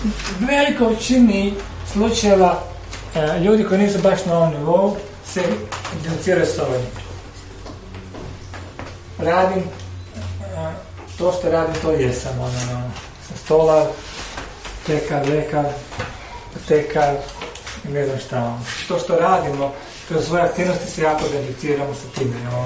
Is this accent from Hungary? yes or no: no; Croatia; moje subjektivno shvaćanje, ja sam Hrvat